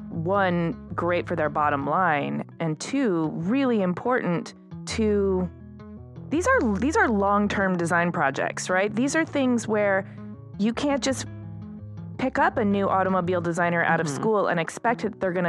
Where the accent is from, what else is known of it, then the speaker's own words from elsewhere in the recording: Detroit, Michigan, United States; I mean, I grew up in Detroit, which is very auto focused.